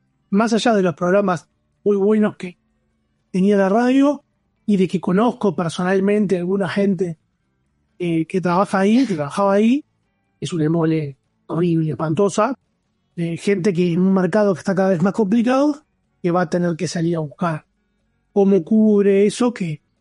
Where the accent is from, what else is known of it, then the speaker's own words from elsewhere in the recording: Uruguay; como comunicador uruguayo les mando un abrazo grande